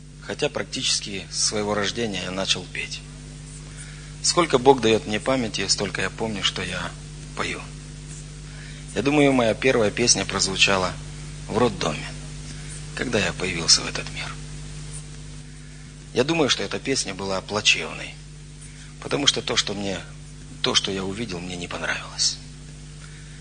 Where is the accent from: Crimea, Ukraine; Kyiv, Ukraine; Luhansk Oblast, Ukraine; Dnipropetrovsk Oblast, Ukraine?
Dnipropetrovsk Oblast, Ukraine; Kryvyi Rih; born there; Я родился вторым ребенком в семье. У меня есть еще старшая сестра. Я родился на Украине, в городе Кривой Рог. В семье, если есть такой термин, нехристианская или очень нехристианская семья.